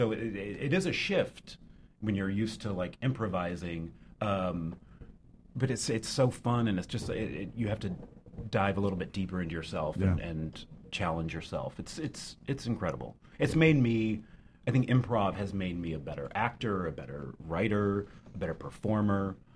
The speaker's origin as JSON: {"language": "English", "region": "Midwest", "country": "United States", "tie": "born or raised there", "said": "Growing up in the Midwest, you know, Hollywood is not a tangible place."}